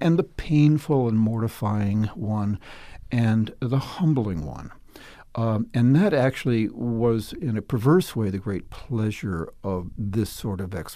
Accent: Cleveland, Ohio, United States; And I was raised in Cleveland, which is called the Forest City.

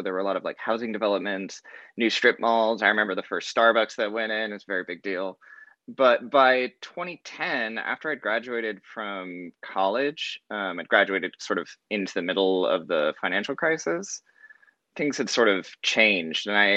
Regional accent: Carpinteria, California, United States; So I grew up in Carpinteria, California, which is, for those who don't know, it's about 10 miles south of Santa Barbara.

